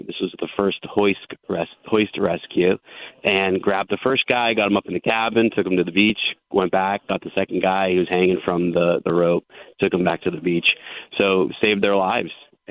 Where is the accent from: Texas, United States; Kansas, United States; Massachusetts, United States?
Massachusetts, United States; Boston; So there was a nor'easter. I'm from Boston, so I'm very familiar with that.